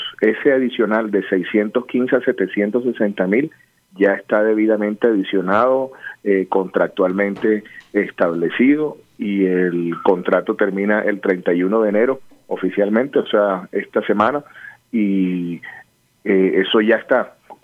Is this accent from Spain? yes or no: no; Barranquilla, Atlántico, Colombia; yo creo que vale la pena y ya como barranquillero lo digo